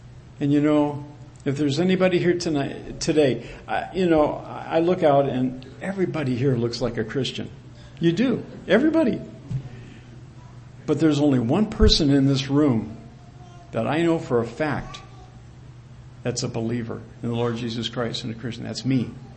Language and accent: English; Clermont, Florida, United States; Someone's from Claremont, Florida, so I'm from Claremont too.